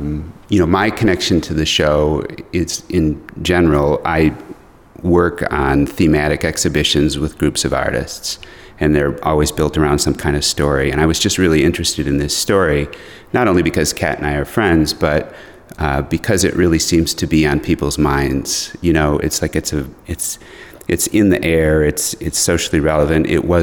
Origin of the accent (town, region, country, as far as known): Wisconsin, United States; born or raised there; now in Minneapolis, United States